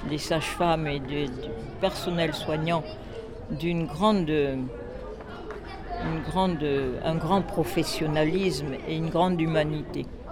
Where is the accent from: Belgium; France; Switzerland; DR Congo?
France; Provence-Alpes-Côte d'Azur; Je venais de la Côte d'Azur, vous voyez le contraste.